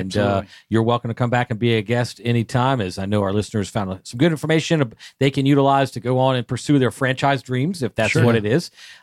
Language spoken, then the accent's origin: English; Atlanta, Georgia, United States; I'm born and raised in Atlanta, so I don't plan on going anywhere anytime soon.